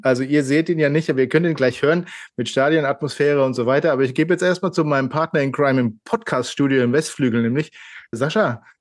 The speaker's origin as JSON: {"language": "German", "town": "Mainz", "region": "Rhineland-Palatinate", "country": "Germany", "said": "Ich muss jetzt aber nochmal kurz reingrätschen als Mainzer in die Frankfurter."}